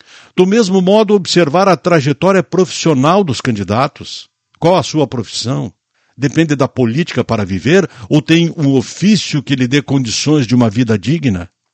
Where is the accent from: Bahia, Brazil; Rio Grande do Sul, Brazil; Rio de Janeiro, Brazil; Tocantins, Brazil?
Rio Grande do Sul, Brazil; Muitos Capões; Assim como quem nasce em muitos capões, a minha terra natal é capoense, e assim por diante.